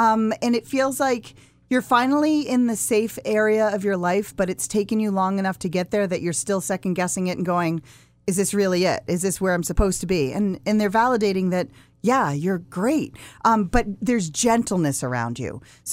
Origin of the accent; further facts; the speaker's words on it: Massachusetts, United States; And I grew up in Massachusetts